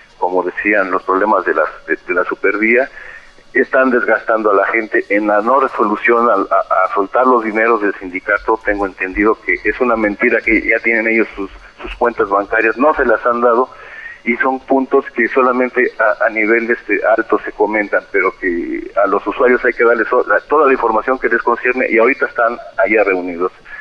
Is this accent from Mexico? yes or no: yes; Mexico City, Mexico; soy de aquí de los Pedregales de Santo Domingo